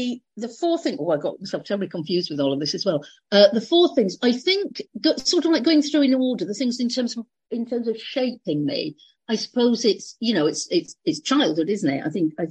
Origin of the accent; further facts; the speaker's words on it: Bradford, Yorkshire and the Humber, United Kingdom; I'm originally from Bradford, marvelous place. But it is a bit rough around the edges.